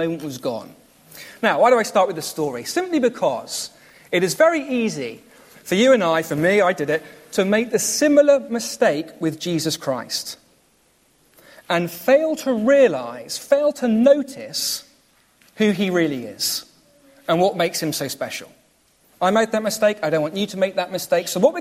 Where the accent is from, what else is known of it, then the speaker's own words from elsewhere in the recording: Oxshott, South East England, United Kingdom; I grew up in Oxshott. Some of you may know my parents … And I grew up here at church at St. Andrew's and going to Sunday school here.